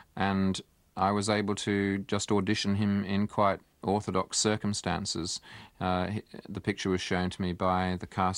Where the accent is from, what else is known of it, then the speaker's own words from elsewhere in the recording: England, United Kingdom; born there; also born or lived in Malaya; I was born in England. I lived in Malaya.